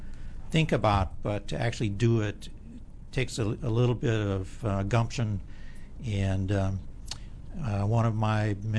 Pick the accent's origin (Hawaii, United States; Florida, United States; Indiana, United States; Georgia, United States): Georgia, United States; Dalton; Originally, I grew up in North Georgia, a small town called Dalton.